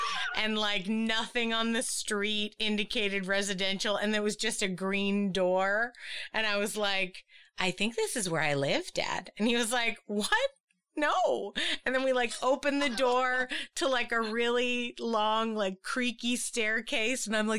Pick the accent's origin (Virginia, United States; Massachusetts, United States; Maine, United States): Massachusetts, United States; Boston; So New York has like a roughness, but because I was from Boston, I already had the like fierceness quotient of like, you know, sort of a rough and tumble situation